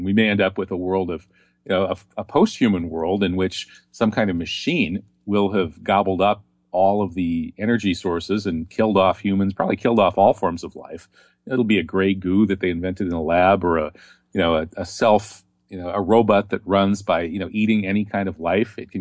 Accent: Wisconsin, United States; I'm from Wisconsin, where we cheer for the Green Bay Packers football team.

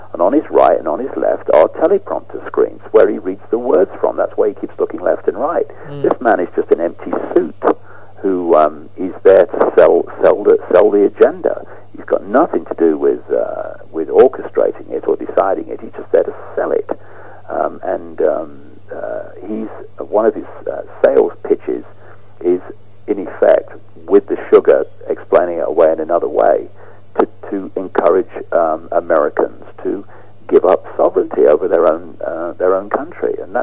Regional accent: United Kingdom; born there; My body had to be born, if you like, somewhere, or I would have drowned on a piece of, I'd be on a piece of land. It happened to be Britain.

